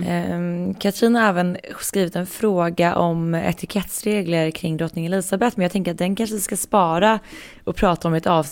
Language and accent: Swedish; Västmanland County, Sweden; Men du har din dialekt och jag är uppvuxen i Västmanland. Så jag är ju liksom från gnällbältet.